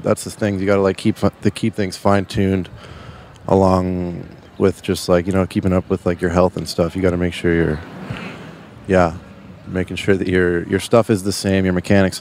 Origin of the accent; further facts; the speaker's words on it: Canada; Yeah, I mean, you got to play hockey growing up, being obviously a Canadian kid